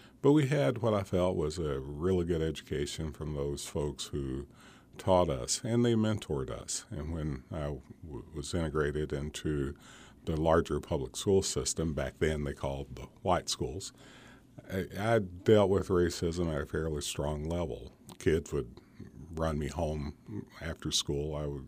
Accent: Appalachia, United States; I mean, when I was growing up, I'm from Appalachia, and family, obviously, we were poor.

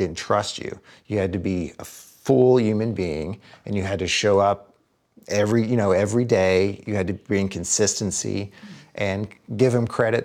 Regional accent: Kentucky, United States; the kids I grew up with in Eastern Kentucky

